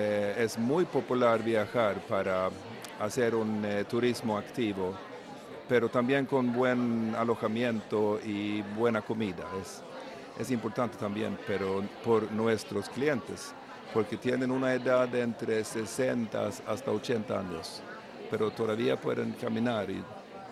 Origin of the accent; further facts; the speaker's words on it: Sweden; Spanish is a second language; Yo soy de Suecia, mis clientes son noruegos o suecos.